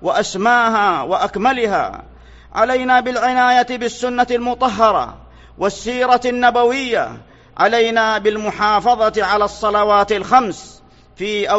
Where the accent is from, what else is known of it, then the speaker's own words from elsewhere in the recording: Saudi Arabia; بلادنا المملكة العربية السعودية